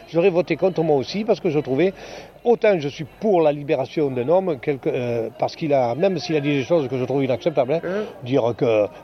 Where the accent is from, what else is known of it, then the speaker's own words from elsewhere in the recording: France; nous, en tant que Français, de quoi on va se mêler?